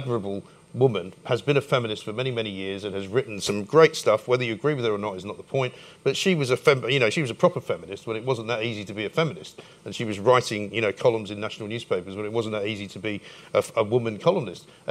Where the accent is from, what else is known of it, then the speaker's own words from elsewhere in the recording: London, United Kingdom; born there; I was born in Hampstead, my boy. I'll have you know.